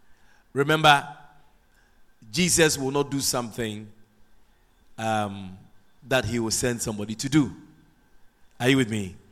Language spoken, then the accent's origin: English; Georgetown, Guyana; And you see, because we are from Georgetown, we are bush people.